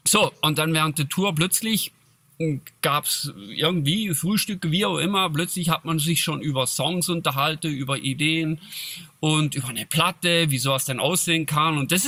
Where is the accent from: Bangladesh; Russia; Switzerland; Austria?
Switzerland; aber bei uns in Schweiz, der Deutsch, gibt's das.